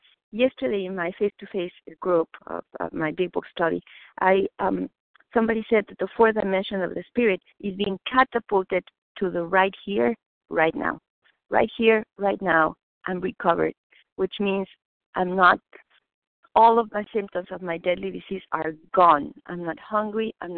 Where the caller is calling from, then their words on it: Boston, Massachusetts, United States; I'm calling from Boston.